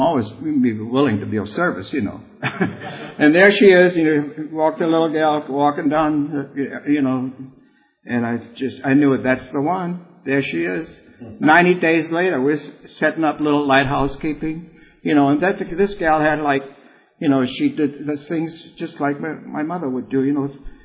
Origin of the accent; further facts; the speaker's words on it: Berlin, Germany; English is a second language; I grew up in Berlin, a big city.